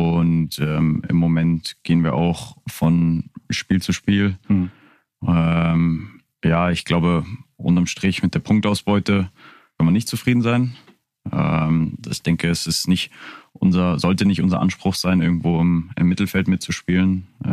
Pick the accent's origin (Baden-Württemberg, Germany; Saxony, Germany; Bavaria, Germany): Saxony, Germany; Niesky; also born or lived in Görlitz; Ja gut, ich bin ja nur in Görlitz geboren. Ja. Aufgewachsen bin ich in Nieski.